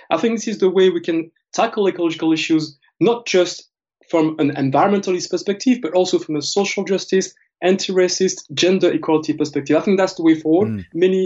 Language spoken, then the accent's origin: English; Martinique, France; English is a second language; I mean, I myself was born and raised in Martinique